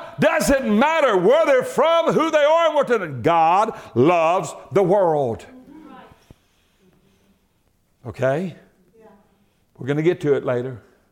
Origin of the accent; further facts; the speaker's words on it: the South, United States; I was raised in the South, okay? I know all of that stuff that goes on.